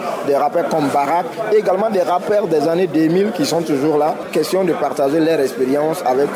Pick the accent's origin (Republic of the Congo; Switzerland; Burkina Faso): Burkina Faso; Chez nous, au Burkina